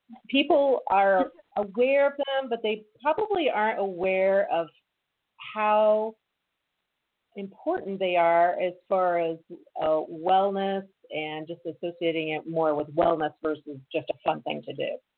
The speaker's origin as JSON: {"language": "English", "region": "Iowa", "country": "United States", "tie": "born or raised there", "moved": "as an adult", "said": "I grew up in Iowa on a farm, and I attended the University of Iowa where I sold spring break tours on campus."}